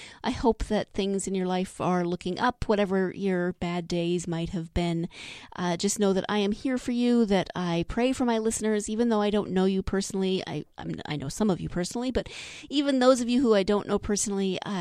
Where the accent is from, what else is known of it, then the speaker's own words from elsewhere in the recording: Montana, United States; So 9 years ago, May 17th, 2008, I was ordained in my hometown in Montana, in my home congregation, which was exciting.